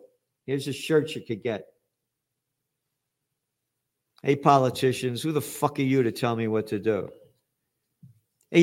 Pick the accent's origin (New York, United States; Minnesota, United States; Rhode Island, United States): New York, United States; Bronx; I'm a Guinea from the Bronx. I don't count.